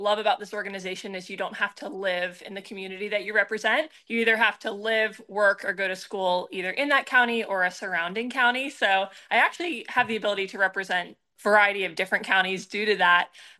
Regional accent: Emerald Isle, North Carolina, United States; I grew up in Emerald Isle, North Carolina, about an hour and a half north of Wilmington. I've called North Carolina my home for the last, 20 years and have loved living in North Carolina.

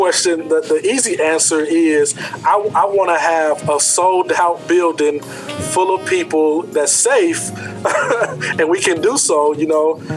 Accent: West Memphis, Arkansas, United States; I come from West Memphis. It's probably predominantly black area, you know.

